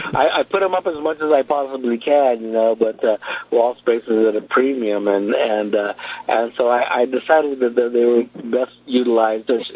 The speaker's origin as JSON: {"language": "English", "town": "Los Angeles", "region": "California", "country": "United States", "tie": "born there", "said": "Actually, I was born in South Central, but they didn't scan as well."}